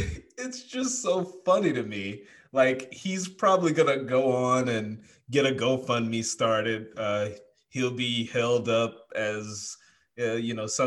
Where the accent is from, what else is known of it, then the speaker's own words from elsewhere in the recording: Mississippi, United States; I grew up in Mississippi, so I've heard some real humdingers for excuses for racism.